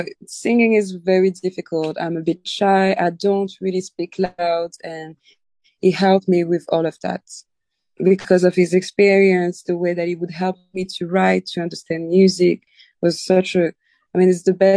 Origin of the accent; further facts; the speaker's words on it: Réunion; When I was traveling, I was telling people, I'm from Reunion Island.